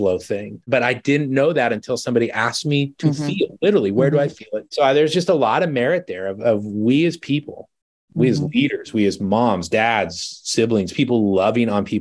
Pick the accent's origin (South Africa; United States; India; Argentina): United States; California; I grew up in Southern California. Part of what you do there is you go to like lifeguard camp when you're a kid, right?